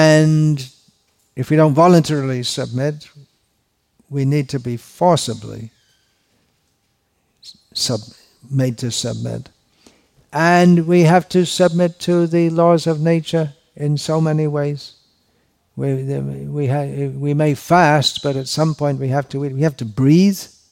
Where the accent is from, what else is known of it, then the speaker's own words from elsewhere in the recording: United Kingdom; now in India; I'm from Britain, living in India.